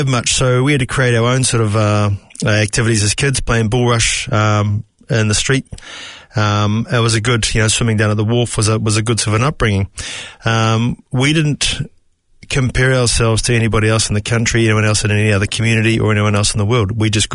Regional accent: Beachhaven, Auckland, New Zealand; I grew up on the North Shore in what we these days refer to as a low socioeconomic area. So I grew up in Beachhaven, part of a large family in a state house, or what we call a Kaingaroa house these days.

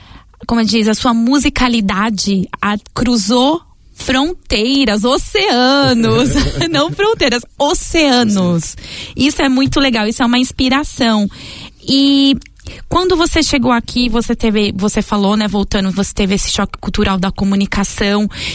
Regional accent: São Paulo, Brazil; Eu sou de São Paulo, a gente é mais formal.

